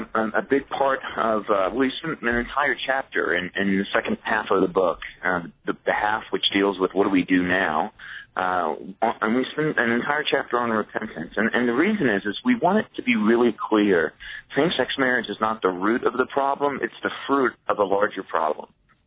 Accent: the South, United States; You know, it's backwards because he's in New York and I'm from the South.

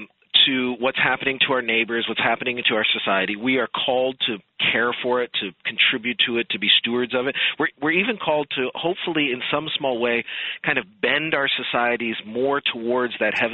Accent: Canada; now in United States; I'm a Canadian immigrant to this country.

